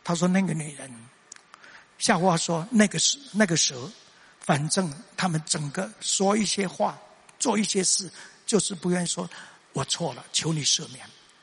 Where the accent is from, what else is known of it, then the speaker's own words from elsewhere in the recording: Mingjian, Nantou County, Taiwan; born there; also born or lived in Xinwu, Taoyuan; 所以我生在南投民间乡的乡下